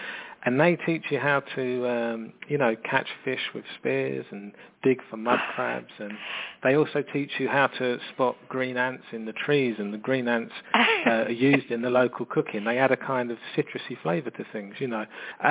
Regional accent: London, United Kingdom; You know, I'm from London

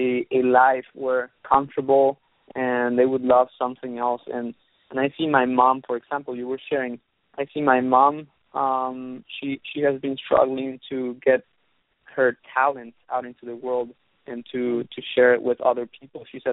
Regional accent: Mexico; now in United States; I just arrived to the U.S. 1 year ago, and I've been here living really comfortably compared to my hometown in Mexico. I lived comfortably in Mexico.

